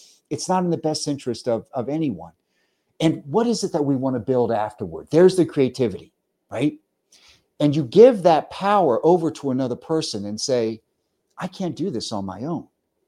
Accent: Delaware, United States; that was kind of the culture, you know, in rural, where I grew up in Delaware, where people would just come by to visit.

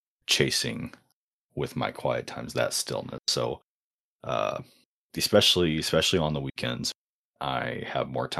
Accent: Oregon, United States; I think about that sometimes with the snow and like growing up in Oregon

